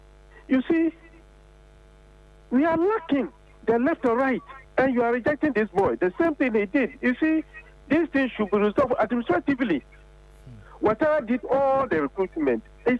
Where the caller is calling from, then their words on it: Lagos, Nigeria; I'm calling from East Lagos.